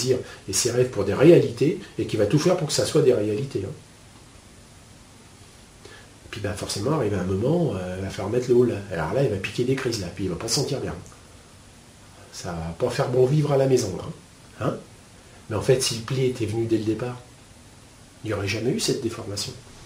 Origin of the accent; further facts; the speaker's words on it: France; donc maintenant je ne suis plus catholique. Hein, mais d'accord. Mais ça n'empêche pas que quand même je suis français